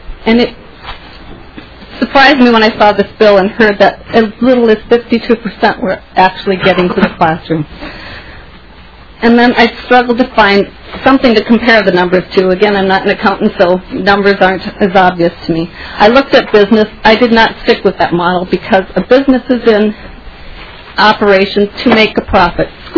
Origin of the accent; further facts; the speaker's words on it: Woodbury, Minnesota, United States; I am from Woodbury, and I am here as a taxpayer.